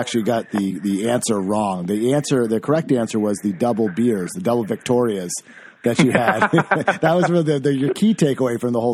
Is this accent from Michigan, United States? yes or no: no; Maine, United States; I'm a New England guy. I'm originally from Maine.